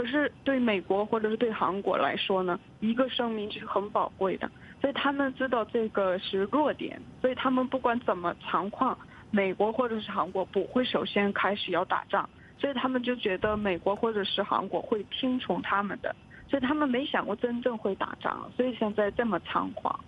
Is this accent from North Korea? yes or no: yes; North Korea; Chinese is a second language; 在我的家乡也是， 我光是听说我的一个朋友的爸爸饿死了，四个人已经饿死了